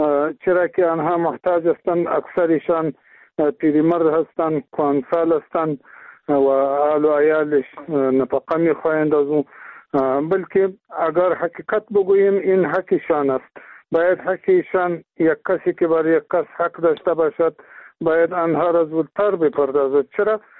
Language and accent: Persian; Afghanistan; ما افغان هستیم